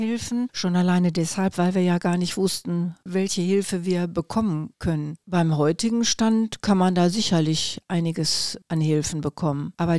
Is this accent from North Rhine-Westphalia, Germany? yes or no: yes; Recklinghausen, North Rhine-Westphalia, Germany; Ich bin 74 Jahre alt und ich komme aus Recklinghausen.